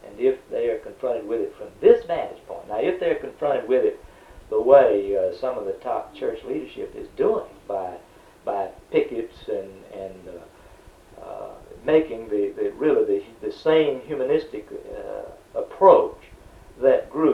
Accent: the South, United States; I'm thinking again as a Southerner, because that's what I am

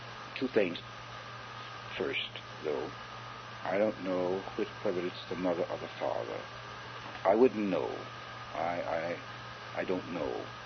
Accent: Kentucky, United States; born there; also born or lived in New Orleans, United States / Raleigh, United States; oh, I was born in Kentucky.

